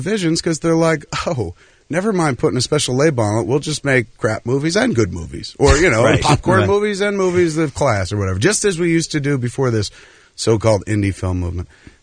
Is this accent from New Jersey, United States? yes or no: yes; New Jersey, United States; But for me, I grew up in Jersey. Jersey, and I know what it's like to grow up in the shadow of something larger than yourself.